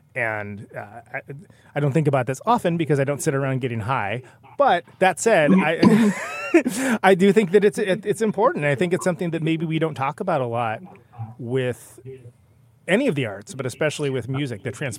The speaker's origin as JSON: {"language": "English", "region": "California", "country": "United States", "lives_now": "Wisconsin, United States", "said": "I live in Wisconsin now, but I'm from California."}